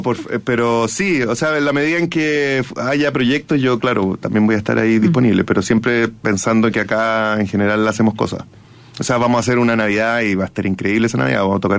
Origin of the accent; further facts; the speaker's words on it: Chile; en mi fuera adentro y siendo chileno, decía